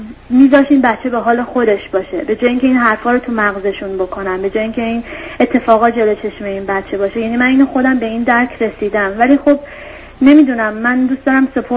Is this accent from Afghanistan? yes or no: no; United States; شهری که ما توش زندگی میکنیم شهر خیلی کوچیکی هستش. من شهر بزرگی از آمریکا اومدم اینجا